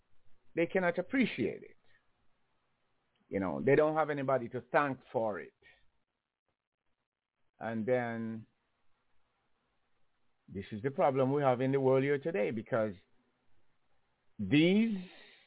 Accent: Jamaica; I grew up in Jamaica, a slavery country, where my species, or if you want to call it my race

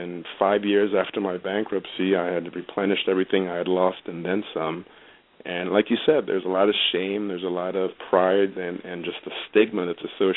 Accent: Nigeria; At the age of 8, we had a tradition back home. I'm from Nigeria, and one of our traditions is around the Christmas time, we would go back to the village, the rural areas where my grandparents lived

